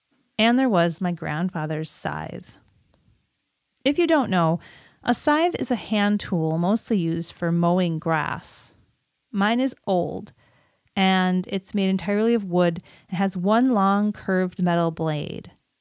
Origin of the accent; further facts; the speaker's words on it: United States; when you're feeling, as an American, like you're not someone designed for maximum clicks